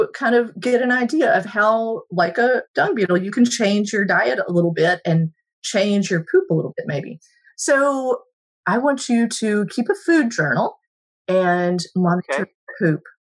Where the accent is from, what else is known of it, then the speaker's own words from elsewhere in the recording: the South, United States; Minimize candy, minimize Cokes or sodas or whatever y'all call them. I'm from the South.